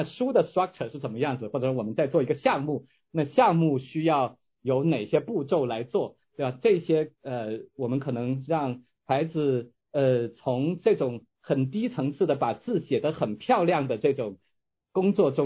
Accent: China; moved away as an adult; now in United States; 我自己是在中国长大和读高中，就是小学中小学然后来美国读大学的

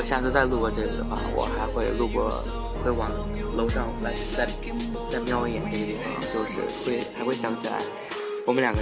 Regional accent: China; 我们毕竟是中国人嘛，对不对？我们都是中国人，不像外国人一样就重利益。我们就是中国人，重感情

